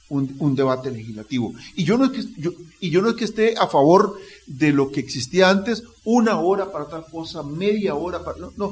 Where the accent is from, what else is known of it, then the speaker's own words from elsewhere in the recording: Costa Rica; una de las cosas que nosotros necesitamos como costarricenses y como país es